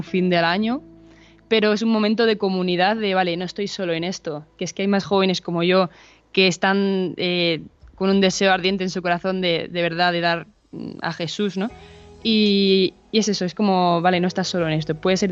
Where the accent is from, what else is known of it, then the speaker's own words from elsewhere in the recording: Ávila, Castile and León, Spain; Yo vengo de Ávila.